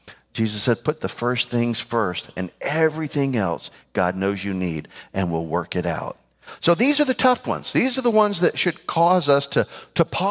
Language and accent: English; Florida, United States; I'm not sure why because I grew up in Florida